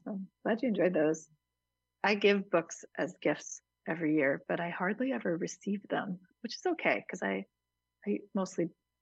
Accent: Hudson, New York, United States

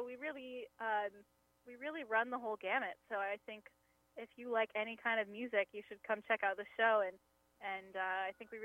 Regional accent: Des Moines, Iowa, United States; I'm from Des Moines, Iowa, so I've toured a lot in the Midwest.

